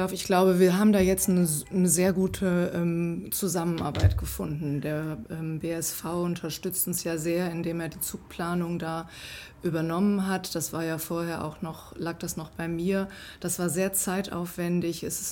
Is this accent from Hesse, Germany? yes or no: no; North Rhine-Westphalia, Germany; now in Wevelinghofen, Germany; ich bin ja zugezogen, vor 25 Jahren zwar schon. Und ich komme eigentlich aus dem Bergischen Land, hatte also mit Schützenfest ganz wenig zu tun. Und als ich über Köln, Neuss, dann nach Wevelinghofen kam